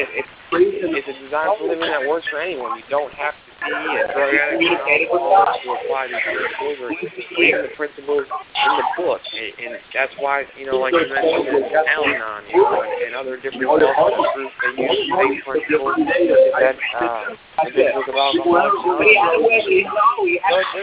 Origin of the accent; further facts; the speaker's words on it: Texas, United States; I'm from Texas, and I am 31 years old